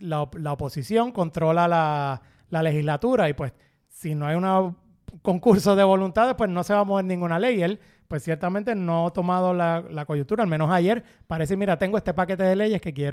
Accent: Puerto Rico; a mí como abogado aquí, como abogado puertorriqueño

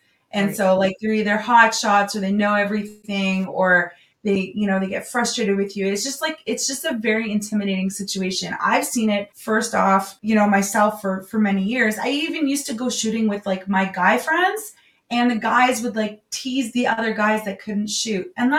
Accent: Ontario, Canada; I was born and raised in Northern Ontario, hunting and fishing, grew up doing it with my dad and raised my boys the same way.

